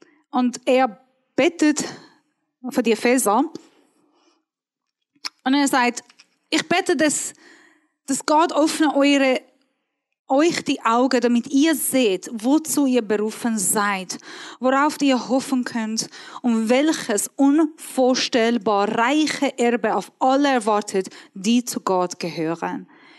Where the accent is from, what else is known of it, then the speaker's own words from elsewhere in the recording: Iran; German is a second language; Ich bin Iranerin halt.